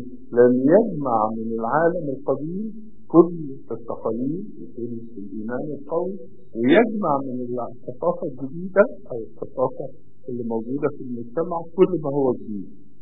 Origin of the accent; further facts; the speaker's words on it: Egypt; احنا عندنا في مصر